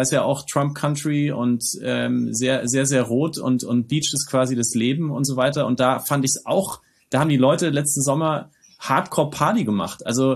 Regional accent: Germany; Ich bin aus Deutschland, muss ich vorstellen, kam aus Deutschland, kompletter Lockdown und du steigst da aus.

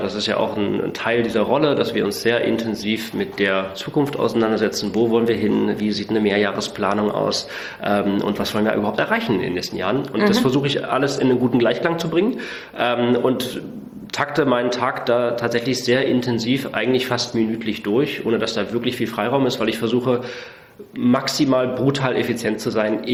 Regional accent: Saxony-Anhalt, Germany; Ich bin im Osten aufgewachsen, in Sachsen-Anhalt. Erst auf einer Militärbasis von der NVA, weil mein Vater war bei der NVA, war Major, das heißt Offizier

